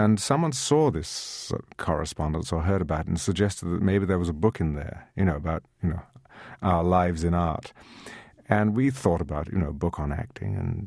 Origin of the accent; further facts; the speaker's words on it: England, United Kingdom; I was brought up in England